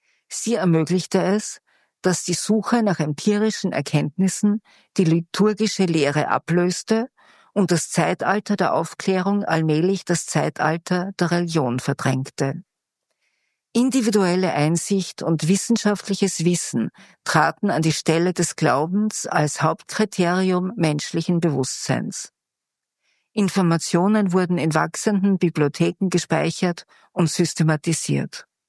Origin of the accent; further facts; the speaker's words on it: Graz, Styria, Austria; Ich bin in Graz aufgewachsen.